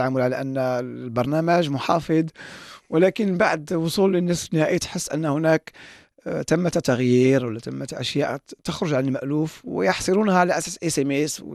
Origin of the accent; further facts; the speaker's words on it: Morocco; بلدنا المغرب